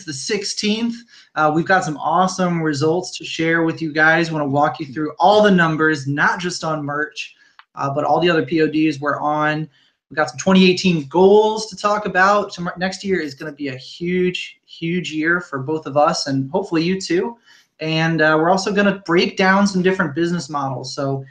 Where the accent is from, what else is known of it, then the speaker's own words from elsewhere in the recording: Mississippi, United States; Well, I'm from down south in Mississippi, down in Muncie.